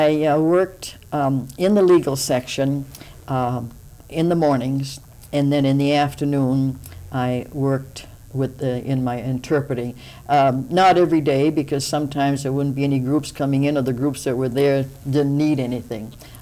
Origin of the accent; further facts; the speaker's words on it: New Hampshire, United States; I was from New Hampshire and he was from Rhode Island.